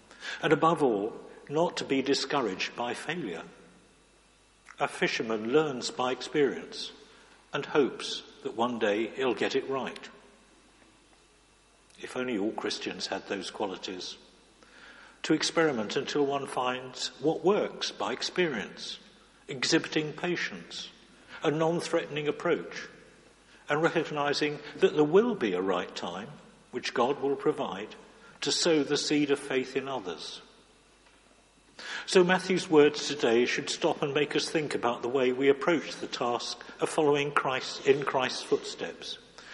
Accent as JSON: {"language": "English", "region": "England", "country": "United Kingdom", "said": "Well, being English, we always queue up, don't we?"}